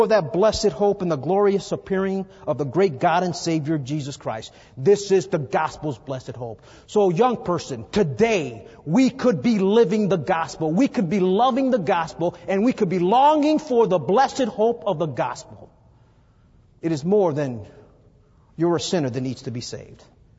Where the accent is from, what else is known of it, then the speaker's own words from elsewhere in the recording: Chicago, Illinois, United States; I come from Chicago, grew up in the ghettos of Chicago. And when I came to Bob Jones University, there was some speculation whether or not I would make it.